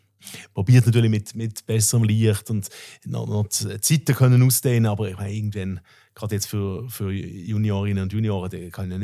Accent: Basel, Basel-Stadt, Switzerland; Wir sind ja alle aus Basel und haben alle unsere engen Verbindungen zur Stadt

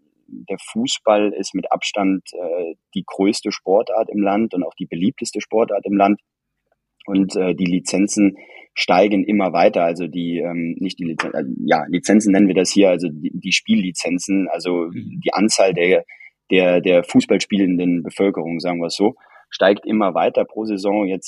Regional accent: Rhineland-Palatinate, Germany; Ja, ich komme aus der Ecke Trier

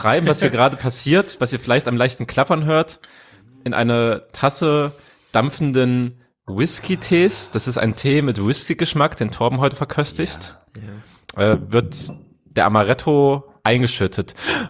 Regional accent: Luxembourg; Ich komme aus Luxemburg.

